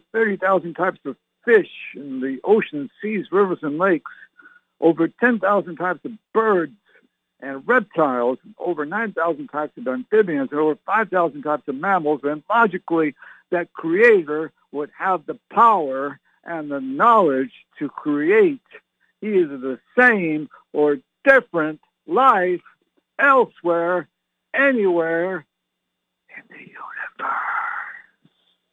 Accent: Canada; And I can remember when I was young, just a boy growing up in Canada, I used to watch that movie.

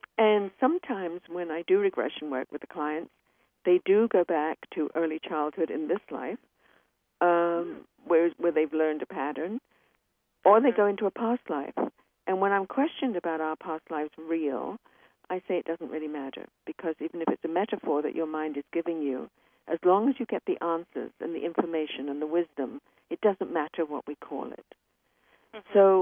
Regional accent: England, United Kingdom; because I grew up in England, we've always been involved in the metaphysical.

